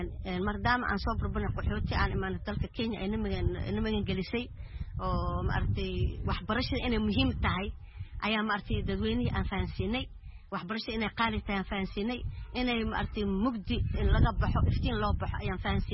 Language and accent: Somali; Jamaame, Lower Juba, Somalia; moved away as an adult; also born or lived in Mogadishu; jamaama ayaan ku barbaaray